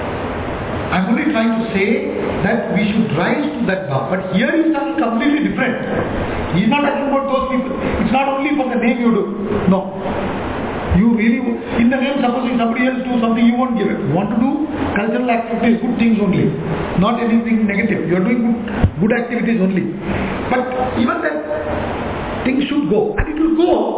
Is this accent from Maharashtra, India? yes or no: no; Chennai, Tamil Nadu, India; first language Tamil; English is a second language; Originally, but I am born and brought up in Chennai. So I am more of a Tamilian. I can only speak Tamil. I can't read and write Tamil. But I can read and write and speak Tamil.